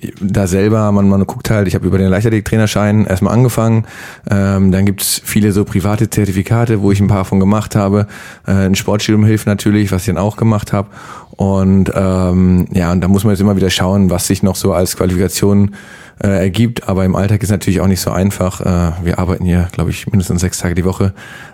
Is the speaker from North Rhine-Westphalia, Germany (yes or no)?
yes; Hamm, North Rhine-Westphalia, Germany; Genau, ich komme aus Hamm.